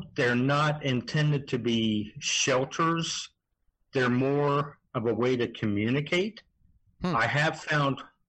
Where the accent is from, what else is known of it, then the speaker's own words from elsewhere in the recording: Columbus, Ohio, United States; I'm from Columbus, and it was about an hour and a half drive to Salt Fork, Cambridge, so it wasn't too bad.